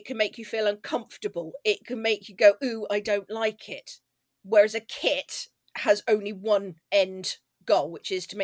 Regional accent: South Africa; born there; also born or lived in Namibia / Spain / France / Australia; Well, I was born in South Africa.

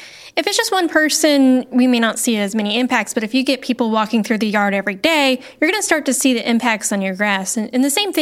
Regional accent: Florida, United States; When I grew up in Florida, and I got to visit springs

